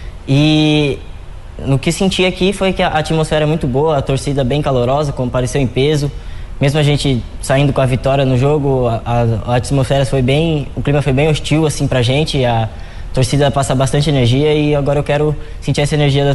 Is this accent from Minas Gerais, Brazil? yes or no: no; Novo Horizonte, São Paulo, Brazil; Como a maioria, eu iniciei bem jovem, assim, com 8, 9 anos, em escolinhas da minha cidade. Eu que sou natural de Novo Horizonte, São Paulo.